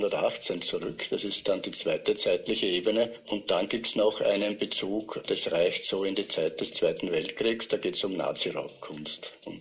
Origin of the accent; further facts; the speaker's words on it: Tulln, Lower Austria, Austria; ich komme aus Tulln.